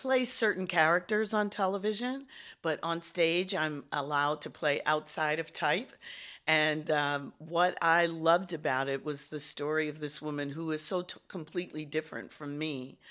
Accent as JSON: {"language": "English", "town": "Detroit", "region": "Michigan", "country": "United States", "said": "She's from outside of Milwaukee. I'm from Detroit. So we also have that Midwestern sensibility"}